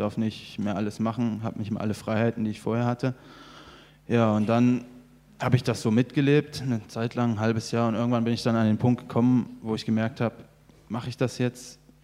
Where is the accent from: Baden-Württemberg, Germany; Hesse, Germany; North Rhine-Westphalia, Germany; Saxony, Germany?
Saxony, Germany; Torgau; Ja, ich bin aufgewachsen in Torgau, das ist bei Leipzig in Sachsen. Und auf dem Bauernhof mit 3 Brüdern.